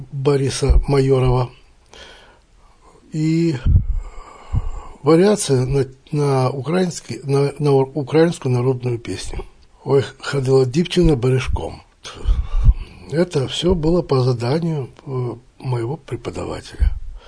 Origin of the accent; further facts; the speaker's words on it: Balkhash, Karaganda Region, Kazakhstan; born there; Родился я в Балхаше.